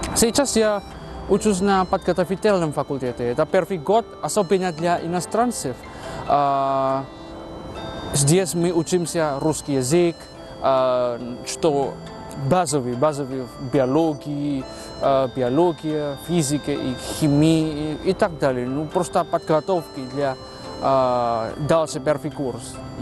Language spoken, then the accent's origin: Russian; Surabaya, East Java, Indonesia; Russian is a second language; now in Russia; Я приехал из Индонезии, город Сурабая. Это второй самый большой город.